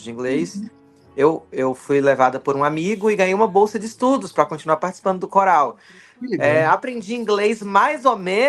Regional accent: Vitória da Conquista, Bahia, Brazil; Eu cresci em Vitória da Conquista, Bahia, e a Bahia de fato é um estado que se existia uma das identidades estaduais da Bahia, seria a música, além da comida.

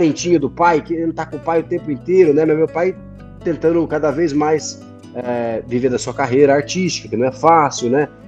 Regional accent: Campo Grande, Mato Grosso do Sul, Brazil; meus pais se separaram, então eu fui criado lá em Campo Grande.

